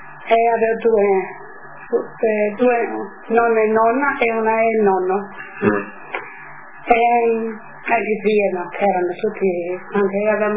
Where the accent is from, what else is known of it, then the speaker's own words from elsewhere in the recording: Pula, Istria County, Croatia; born there; Ma io sono nata a Pola perché eravamo a Pola, no?